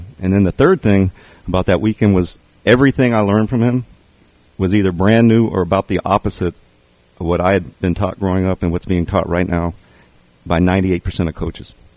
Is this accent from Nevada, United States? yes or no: yes; Las Vegas, Nevada, United States; also born or lived in Texas; Born in Texas, grew up in Las Vegas.